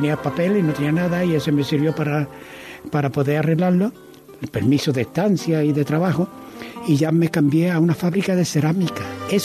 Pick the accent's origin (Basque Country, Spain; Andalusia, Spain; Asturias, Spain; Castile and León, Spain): Andalusia, Spain; Carmona; born there; Sí, nací en Carmona en el año 1932.